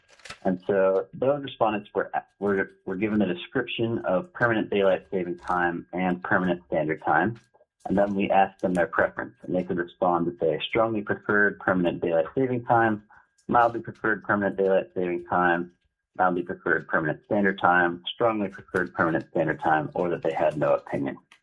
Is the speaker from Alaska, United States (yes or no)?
yes; Fairbanks, Alaska, United States; now in Anchorage, United States; I'm a researcher for Alaska Survey Research. I grew up in Fairbanks.